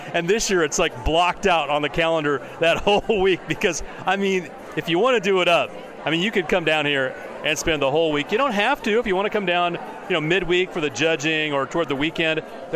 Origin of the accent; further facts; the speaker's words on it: Oregon, United States; I grew up in Central Oregon. I'm an Oregon native.